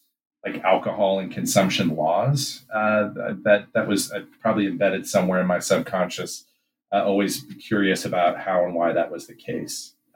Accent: Midwest, United States; I grew up in the Midwest. I attended a small liberal arts college in Kentucky that was in a dry county.

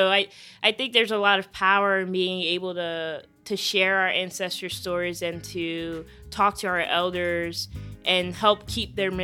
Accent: Charleston, South Carolina, United States; I grew up in Charleston where we still have plantations and stuff up and running.

